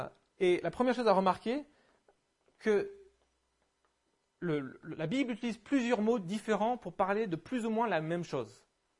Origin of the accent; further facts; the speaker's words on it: Hauts-de-France, France; Moi, j'ai grandi dans le Nord-Pas-de-Calais